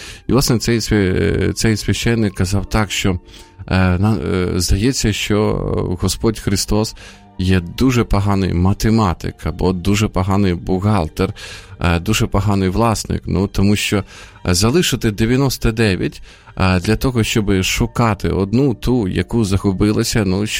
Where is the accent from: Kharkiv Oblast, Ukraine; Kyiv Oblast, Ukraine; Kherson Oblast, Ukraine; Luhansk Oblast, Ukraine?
Kharkiv Oblast, Ukraine; Izium; ми приїхали разом з нашою молоддю, з мого рідного міста Ісум, приїхали на Дні молоді в Житомир.